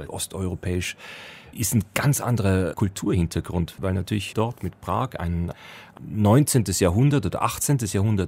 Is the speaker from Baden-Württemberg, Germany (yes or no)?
no; Regensburg, Bavaria, Germany; born there; now in Munich, Germany; einen Bezug über meine Geburtsstadt Regensburg, die sich ja quasi an der Grenze Richtung Tschechei oder damals Tschechoslowakei